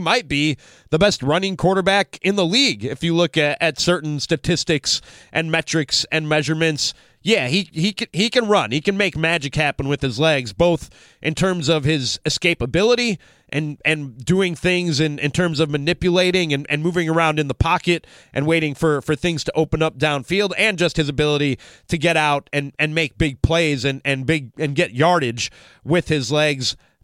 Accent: Chicago, Illinois, United States; Born and raised in Chicago, Bears fan through and through

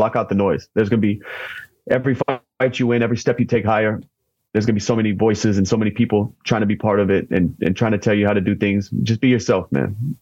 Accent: Louisiana, United States; hot sauce, I'm from Louisiana, so I love spice and I love Cajun cuisine and I love cooking.

